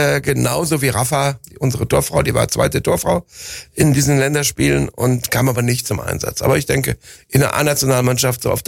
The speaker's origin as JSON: {"language": "German", "region": "North Rhine-Westphalia", "country": "Germany", "tie": "born or raised there"}